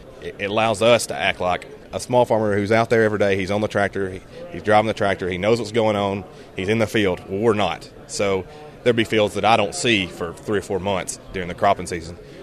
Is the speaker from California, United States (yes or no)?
no; Ripley, Tennessee, United States; I'm from Ripley, Tennessee